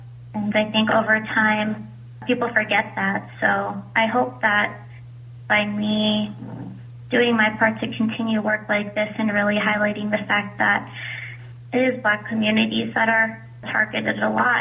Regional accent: Philippines; I'm Filipino

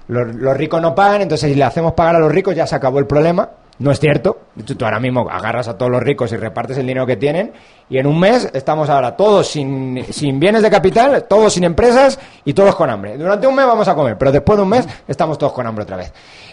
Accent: Spain; Yo que soy español para decir que no vengan gente de fuera a hablar.

